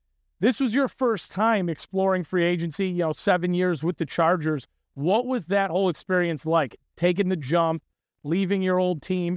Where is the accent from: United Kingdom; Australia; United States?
United States; Detroit, Michigan; I don't know if you know, we're from Michigan.